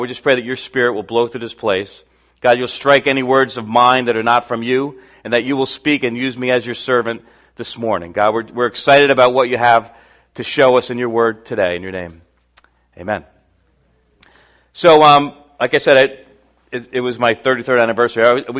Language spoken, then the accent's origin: English; New York, United States; obviously, we're from New York, so 9/11 was more real to us than other places.